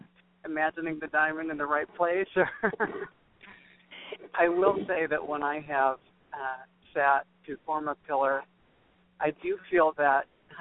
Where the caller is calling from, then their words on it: Washington, United States; also from Washington State.